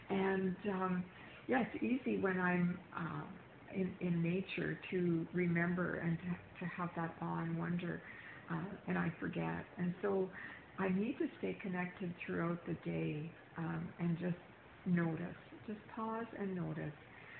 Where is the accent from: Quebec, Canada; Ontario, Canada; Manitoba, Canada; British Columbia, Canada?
Manitoba, Canada; I am from Manitoba, Canada